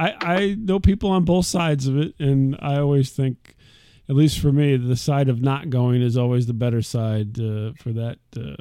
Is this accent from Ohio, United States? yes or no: no; Decatur, Illinois, United States; And so I'm from the Midwest as well. And I'm actually from originally from Decatur, Illinois, which isn't too far from where you're at.